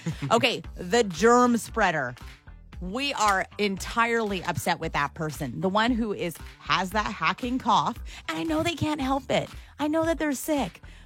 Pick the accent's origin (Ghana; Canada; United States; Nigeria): Canada; as a Canadian, I think they just feel like they got permission to do it over and over again